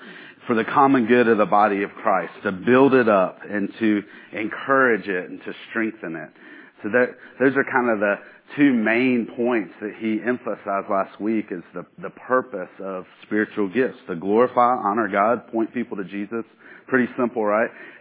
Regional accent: the South, United States; I've experienced growing up in the South and being in a bunch of different churches and visiting a bunch of different churches and even events, Christian events and activities through being a Christian for the last 27 years.

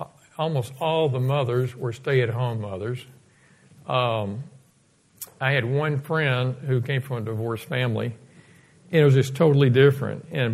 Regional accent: Dallas, Texas, United States; she was from Memphis, I was from Dallas, both big cities.

